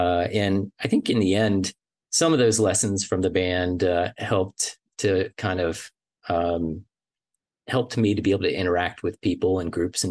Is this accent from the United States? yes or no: yes; Virginia, United States; I grew up in Virginia, and I was not even thinking about medicine at the time.